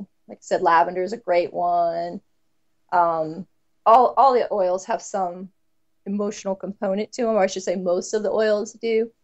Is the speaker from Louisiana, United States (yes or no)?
yes; Louisiana, United States; Yeah, maybe it's a Southern thing, you know, because I grew up in Louisiana, but we always had tons of cloves.